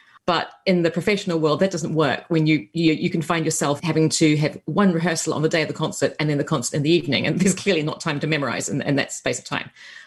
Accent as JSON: {"language": "English", "country": "New Zealand", "moved": "yes", "said": "When I came over from New Zealand as a violinist, I had absolutely no idea that I had any professional vocal potential."}